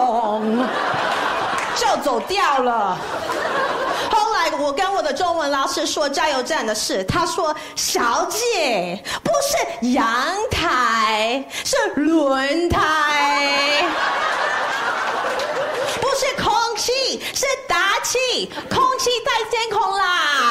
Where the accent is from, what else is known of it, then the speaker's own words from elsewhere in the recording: Taiwan; 我父母站得对，我是台湾人。